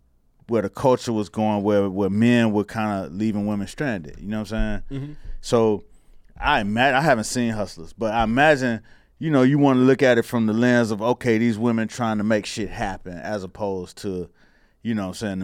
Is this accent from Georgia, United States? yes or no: no; Miami, Florida, United States; I'm just saying, like a lot of drug dealers I knew growing up in Miami.